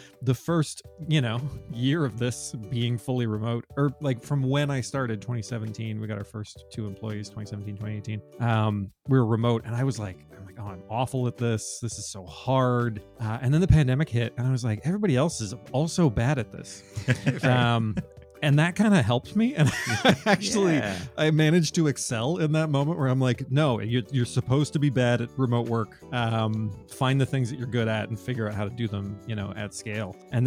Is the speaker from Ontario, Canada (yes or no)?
yes; Ontario, Canada; we're from Ontario, which is a province in Canada that has good government support for video games, which is great.